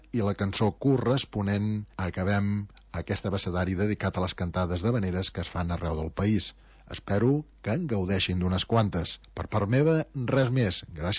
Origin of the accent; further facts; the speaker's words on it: L'Escala, Catalonia, Spain; una paraula que es fa servir molt a l'Escala, al meu poble.